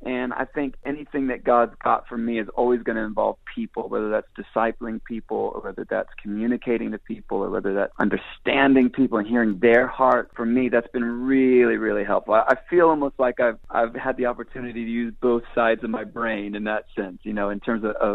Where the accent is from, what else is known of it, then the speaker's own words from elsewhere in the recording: Israel; but I would say a lot of that was formed in those early days growing up in Israel. You know, that's where I started writing songs.